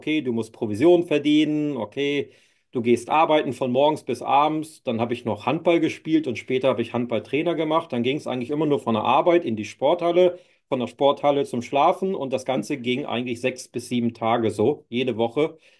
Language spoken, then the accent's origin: German; Northern Germany, Germany; born there; Komme gebürtig aus Norddeutschland, habe dort eine ganz normale Ausbildung gemacht zum Einzelhandelskaufmann bei Edeka.